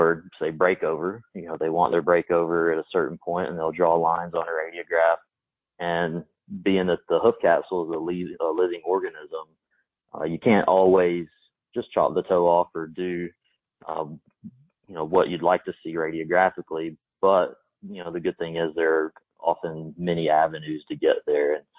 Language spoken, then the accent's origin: English; Texas, United States; I grew up in East Texas.